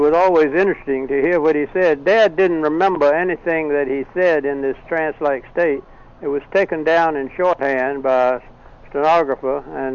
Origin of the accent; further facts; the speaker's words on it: Selma, Alabama, United States; born there; also born or lived in Virginia Beach; Now, of course, this was before I was born, because I was born in Selma, Alabama.